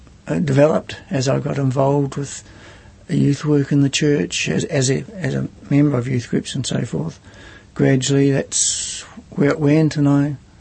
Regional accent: Otago, New Zealand; also born or lived in Auckland; I was born in 1931 in Otago and spent all my life in Otago until I finished university in 52. And then went to Auckland for teacher training and more or less have and stayed there

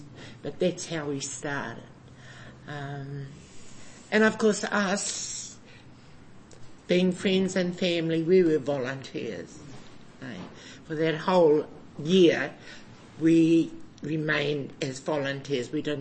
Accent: Hastings, Hawke's Bay, New Zealand; And us Hastings girls, we're fighters, We come from Hastings when the mongrel mob was emerging in Hastings, and we had to fight our way to be accepted in Hastings.

